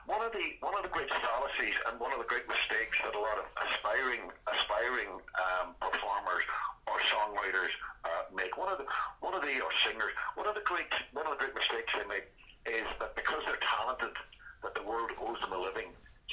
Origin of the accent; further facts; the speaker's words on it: Derry, Northern Ireland, United Kingdom; moved away as an adult; growing up in Derry as a teenager, and up in the little attic bedroom that I shared with my two brothers